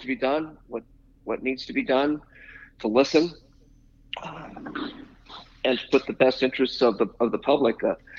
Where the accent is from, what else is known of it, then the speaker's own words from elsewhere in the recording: Rawlins, Wyoming, United States; I was born and raised in Rawlins, Wyoming. My father was a railroad engineer